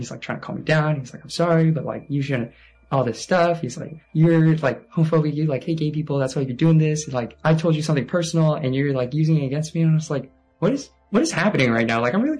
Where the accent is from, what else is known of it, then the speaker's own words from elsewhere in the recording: Torrance, California, United States; My family and I, we grew up in Torrance, California. You know, I'm one of 8 kids, so I have 7 siblings, and we just grew up hanging out together, playing tennis together, going outside, camping.